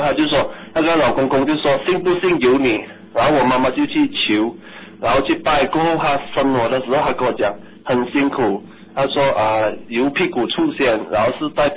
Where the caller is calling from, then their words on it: Malaysia; 我是从马来西亚打来的。